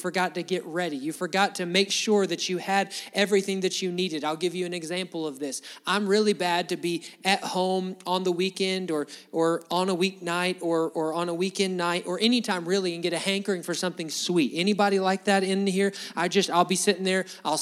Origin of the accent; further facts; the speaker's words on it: Alabama, United States; I'm probably butchering that, but I'm from Alabama, so I don't speak Greek.